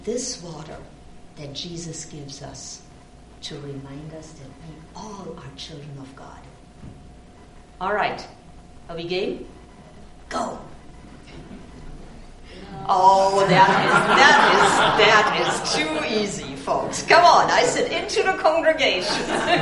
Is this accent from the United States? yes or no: no; Germany; moved away; So I grew up in Germany, and summer didn't start until the beginning or middle of August. That's when school holiday started. So when I came to this country and I learned that in June, everybody was off school